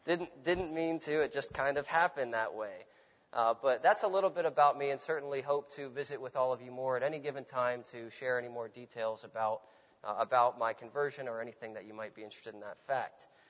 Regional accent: Jacksonville, Florida, United States; I grew up Muslim. I grew up in Jacksonville, Florida, a few hours north of here.

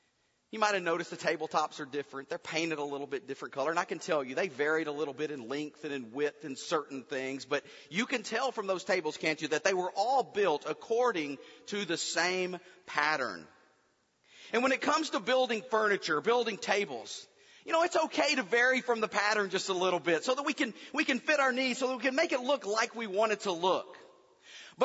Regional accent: Texas, United States; I grew up in Southeast Texas.

